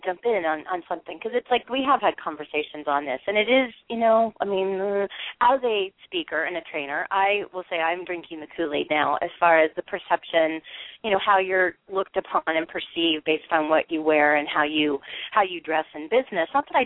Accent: Midwest, United States; I'm from the Midwest, so I can say that.

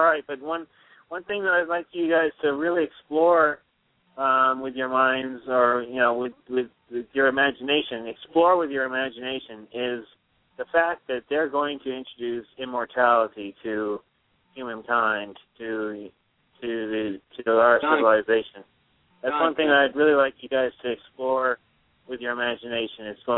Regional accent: Maine, United States; I'm from Maine

